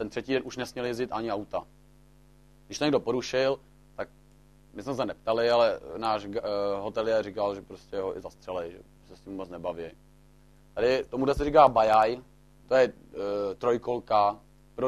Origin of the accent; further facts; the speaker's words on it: Bohemia, Czechia; A pak nějak zjistili, že jsme z Čech